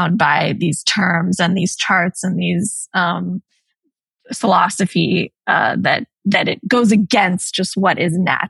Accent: Los Angeles, California, United States; I mean, I think I grew up in Los Angeles

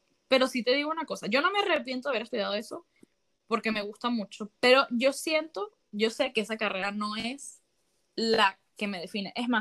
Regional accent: Puerto La Cruz, Anzoátegui, Venezuela; De donde yo soy, que es Puerto La Cruz, sí habían bastantes carreras

